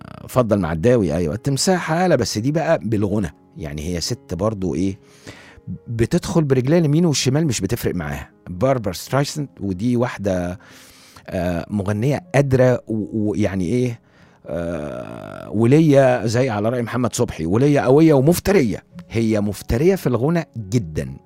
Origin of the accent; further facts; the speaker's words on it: Egypt; انت مالك انت احنا مصريين انا عايز متر